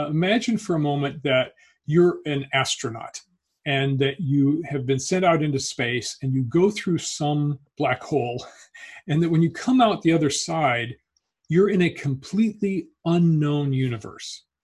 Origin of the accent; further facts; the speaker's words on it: Petaluma, California, United States; I'm from Petaluma, California. I'm in the Sonoma County area.